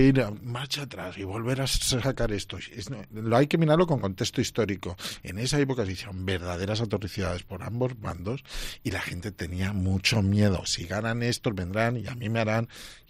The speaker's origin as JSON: {"language": "Spanish", "town": "Sóller", "region": "Balearic Islands", "country": "Spain", "tie": "born or raised there", "said": "cuando en mi pueblo, en el Sóller, tenían todavía colgados en el pudridero a los bandoleros"}